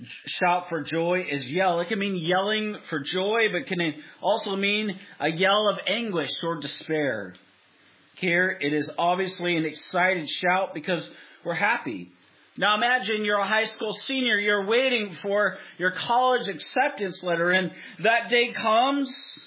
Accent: Seattle, Washington, United States; Born and raised in Seattle. I live here in Southern Oregon.

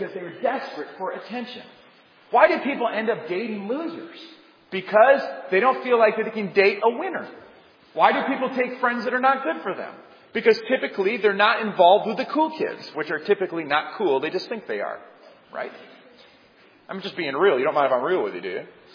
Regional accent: Puerto Rico; Well, I'm from Puerto Rico.

